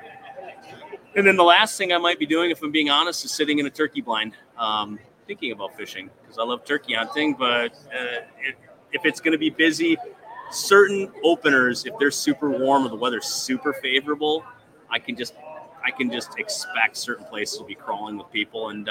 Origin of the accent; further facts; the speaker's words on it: Minnesota, United States; I'm from southern Minnesota and we're 25 minutes from Red Wing and before the Mississippi River